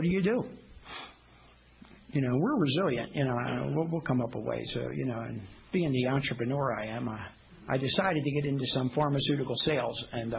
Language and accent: English; Baltimore, Maryland, United States; I'm originally from Baltimore City, born and raised. I'm 1 of 6, Irish, Italian, Catholic.